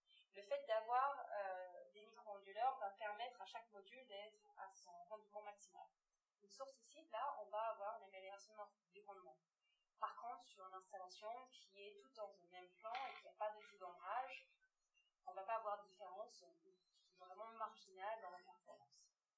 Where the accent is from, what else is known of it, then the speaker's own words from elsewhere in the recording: Australia; J'ai grandi en Australie.